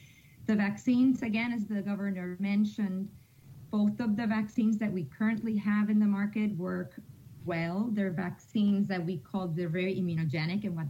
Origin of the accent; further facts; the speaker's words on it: Puerto Rico; now in Connecticut, United States; I'm originally from Puerto Rico, but I've been living in Connecticut for close to 27 years.